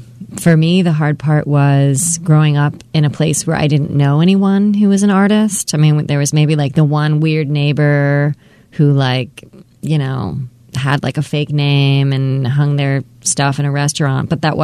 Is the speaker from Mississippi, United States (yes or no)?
no; Westminster, Maryland, United States; So I grew up in Westminster in Maryland. So it's about 45 minutes north out in Carroll County.